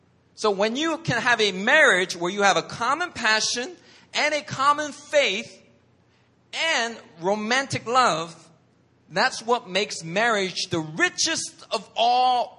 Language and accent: English; Philadelphia, Pennsylvania, United States; She's from Chile. I'm from Philly.